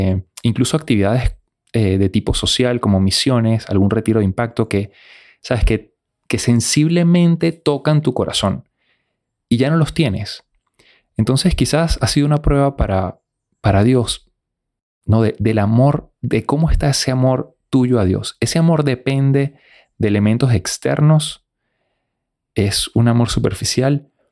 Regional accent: Venezuela; en muchos países, ahora mismo, por ejemplo, en mi país, Venezuela, acaban de cerrar otra vez las iglesias

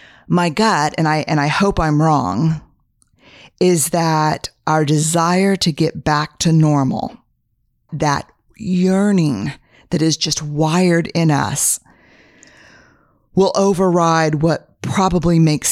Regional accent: Texas, United States; I'm a Texan, fifth generation.

